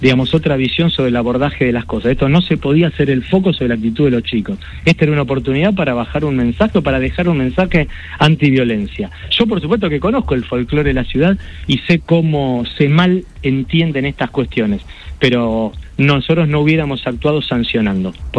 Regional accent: Rosario, Santa Fe, Argentina; Nosotros necesitamos recuperar gran parte del clima de paz social que necesitamos, como rosarinos, como seres humanos, te lo digo.

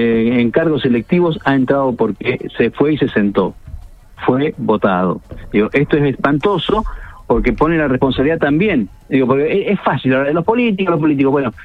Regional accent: Argentina; la estamos pasando muy mal como argentinos.

